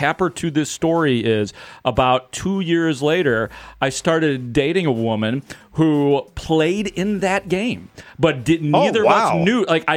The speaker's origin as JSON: {"language": "English", "region": "Kentucky", "country": "United States", "said": "I was like, yeah, I'm from Kentucky."}